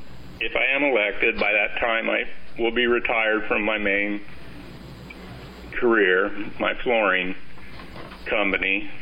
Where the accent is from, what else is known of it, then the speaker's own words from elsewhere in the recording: United States; I was raised in America where you go to work, you work hard, you pull yourself up by your bootstraps, and you make something of yourself.